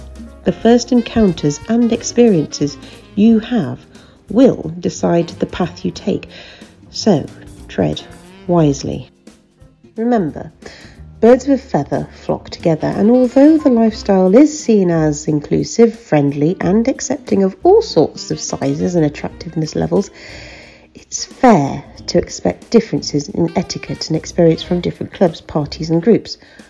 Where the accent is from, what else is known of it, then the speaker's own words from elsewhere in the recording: England, United Kingdom; but rather an afternoon's discussion over tea and cake, because we're very English here sometimes.